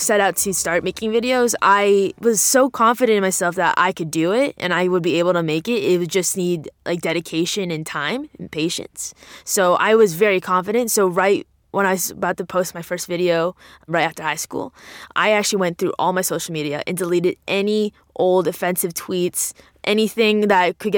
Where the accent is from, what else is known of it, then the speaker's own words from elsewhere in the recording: Ottawa, Ontario, Canada; also born or lived in Manila, Philippines; I was born in Manila, Philippines. My mom's Filipino, my dad is Canadian. I think we only lived there for a year. And then we moved over to Ottawa, Canada, which is where I currently live. And where my dad is from.